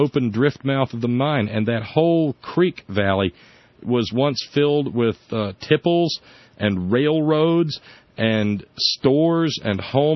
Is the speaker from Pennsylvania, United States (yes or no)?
no; Alabama, United States; And I think about the flooding and the yellow fever that used to plague the area where I grew up in Alabama.